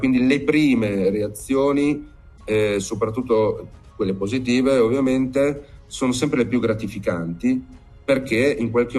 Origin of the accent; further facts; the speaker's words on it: Bolzano, Trentino-Alto Adige, Italy; vivo appunto a Bologna da tantissimi anni e ho conosciuto molte persone. Mia madre è bolognese, una parte della mia famiglia è bolognese, anche se io sono originario di Bolzano